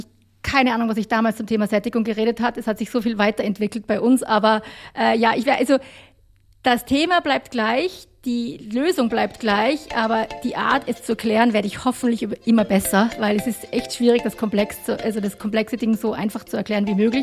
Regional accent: Austria; accent: Austrian; bin froh, wenn sie mich in Deutschland halbwegs verstehen mit unserem österreichischen Dialekt hier.

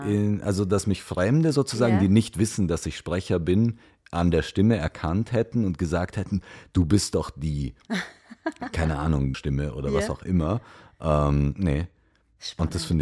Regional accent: Germany; German is a second language; also born or lived in Romania; Ich bin geboren in Rumänien und dann so im Kindergarten, ohne Deutsch zu können, nach Deutschland gezogen

